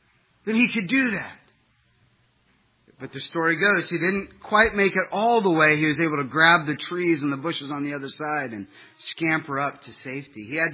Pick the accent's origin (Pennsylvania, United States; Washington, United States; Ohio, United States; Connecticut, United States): Ohio, United States; Growing up in Ohio, we were enamored with the legend of Cornelius Darnell